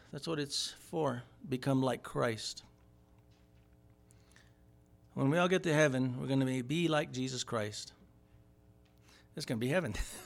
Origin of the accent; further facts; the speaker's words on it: Moreau, New Mexico, United States; I grew up with him in Moreau, New Mexico.